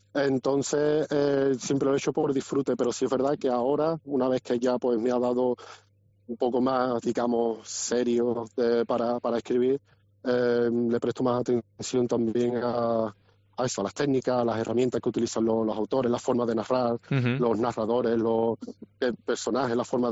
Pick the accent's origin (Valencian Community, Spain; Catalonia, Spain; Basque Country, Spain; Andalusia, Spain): Andalusia, Spain; Cádiz; moved away; esa fecha es la misma en la que yo me fui de Cádiz, dejé atrás a mi familia, dejé atrás mi ciudad